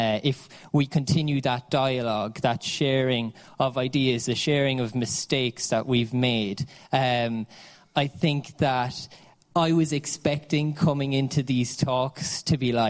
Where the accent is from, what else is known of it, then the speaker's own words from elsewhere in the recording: Ireland; it reminds me as a young Irishman growing up in Ireland.